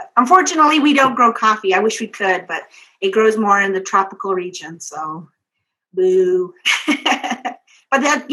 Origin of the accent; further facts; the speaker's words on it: Dilkon, Arizona, United States; I'm Navajo from Northern Arizona in a small community called Delcon.